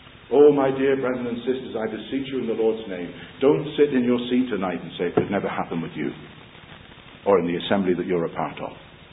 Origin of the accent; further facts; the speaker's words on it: Plymouth, South West England, United Kingdom; I remember a dear old brother in the assembly I was brought up in Plymouth.